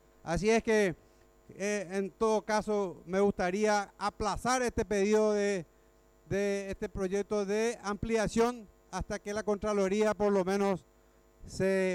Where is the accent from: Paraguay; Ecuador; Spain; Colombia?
Paraguay; San Pedro; que me avergüenza como ex intendente y como sanpedrano, como paraguayo